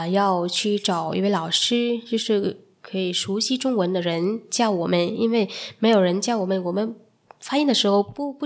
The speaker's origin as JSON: {"language": "Chinese", "country": "Vietnam", "second_language": "Chinese", "said": "我来自越南，今天很高兴能够在这里跟大家见面。"}